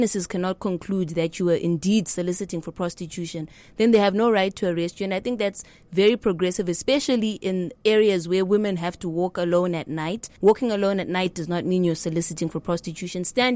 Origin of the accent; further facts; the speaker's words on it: Kwekwe, Midlands, Zimbabwe; I'm 28 years old. I grew up in Zimbabwe. I was born in Kwekwe, and that's where my parents are based. I studied at Goldridge Primary School. Then I went to Chizipiti Senior School in Harare.